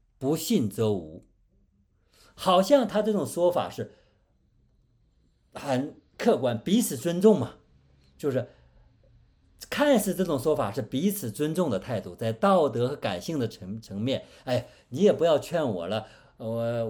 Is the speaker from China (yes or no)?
yes; China; 我们中国人近期古代是没有的